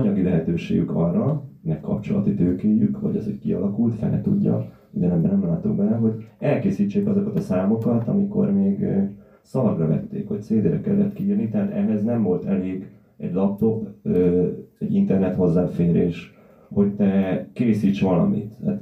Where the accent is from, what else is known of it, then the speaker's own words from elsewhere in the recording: Budapest, Hungary; born there; én Budán születtem, Budapesten élek, Pesten is nagyon sok helyen éltem, 10 évig.